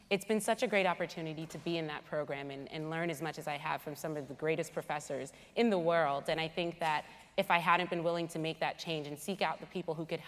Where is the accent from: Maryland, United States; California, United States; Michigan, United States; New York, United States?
New York, United States; Brooklyn; now in Long Island, United States; I'm from Brooklyn originally. I live on Long Island now, so I'm kind of used to a bit of a faster pace than Ithaca offers.